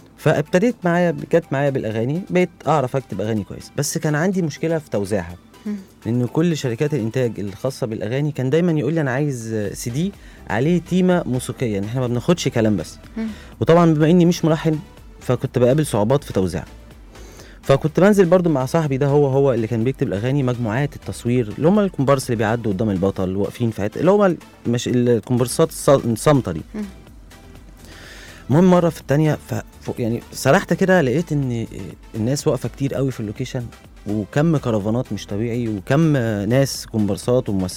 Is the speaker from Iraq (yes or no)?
no; Cairo, Cairo Governorate, Egypt; من القاهرة، أساسا من مصر الجديدة.